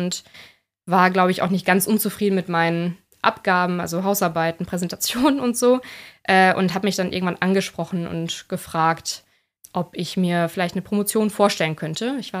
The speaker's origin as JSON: {"language": "German", "region": "North Rhine-Westphalia", "country": "Germany", "said": "Es war nah an meiner Heimat. Ich komme selber aus dem Münsterland."}